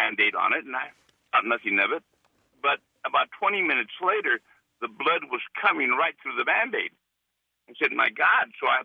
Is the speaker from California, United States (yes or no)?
no; El Paso, Texas, United States; I'm from El Paso, about 600 miles away